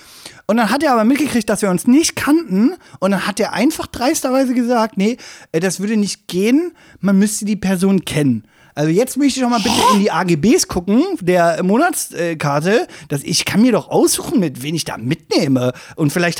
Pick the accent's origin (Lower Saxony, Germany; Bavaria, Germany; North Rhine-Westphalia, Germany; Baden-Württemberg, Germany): Lower Saxony, Germany; Salzgitter; now in Berlin, Germany; Und Wolfenbüttel war von dem Vorort Salzgitter, aus dem ich zugezogen bin, also nach Berlin zugezogen bin